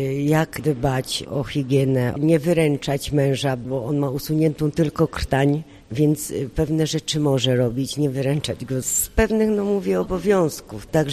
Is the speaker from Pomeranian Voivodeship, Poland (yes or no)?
no; Głubczyce, Opole Voivodeship, Poland; jestem z okolic Głubczyc.